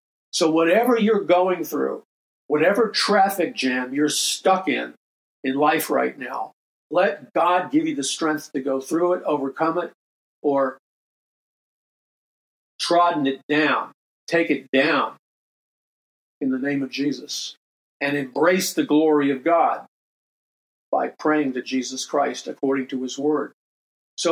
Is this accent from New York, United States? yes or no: yes; New York City, New York, United States; Growing up in New York City, I never smelled a dead rat.